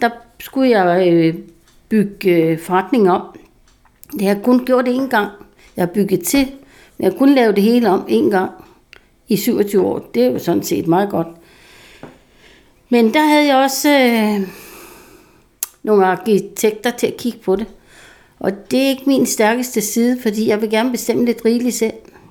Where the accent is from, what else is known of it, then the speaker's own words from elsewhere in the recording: Næstved, Zealand, Denmark; Ja, jeg er Næstved-pige, og jeg har altid boet i Næstved.